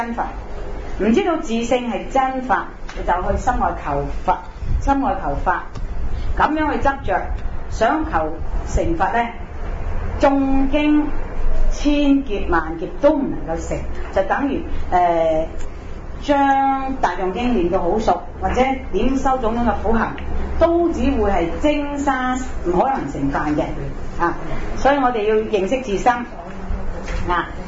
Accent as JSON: {"language": "Cantonese", "country": "China", "said": "仲咧偈仲咧就好似我哋中国人啲诗嘅文句，但系就唔使讲究押韵啊呢啲平平仄仄嘅。"}